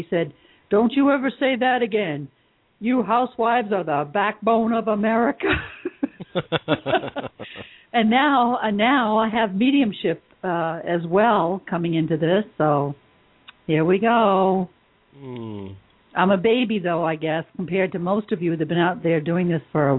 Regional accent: Newmarket, New Hampshire, United States; I am from a little town called New Market, New Hampshire.

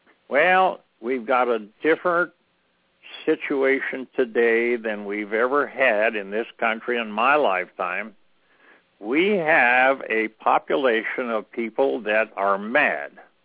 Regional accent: Montana, United States; even in my home state of Montana

